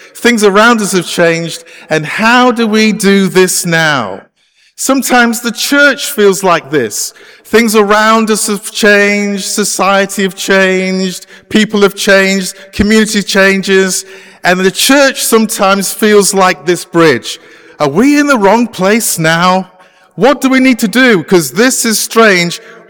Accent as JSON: {"language": "English", "region": "England", "country": "United Kingdom", "moved": "as an adult", "lives_now": "Canada", "said": "As you can tell from my accent, I can't speak Canadian, okay? So hopefully you're okay with my accent. I'm actually from the UK. I was a Baptist pastor in England for a number of years"}